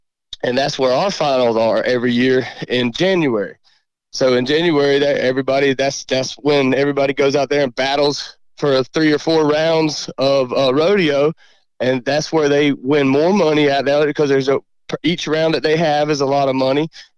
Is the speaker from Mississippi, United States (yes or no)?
no; Georgia, United States; it's thankful we are from South Georgia. We're thankful where things are slower, and slower paced and less traffic and less craziness, because it didn't affect us as bad down here as it did those bigger cities.